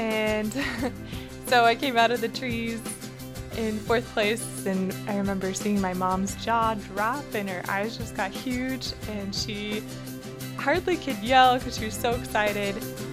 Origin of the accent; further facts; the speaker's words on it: Seward, Alaska, United States; I'm from Seward, grew up most of my life there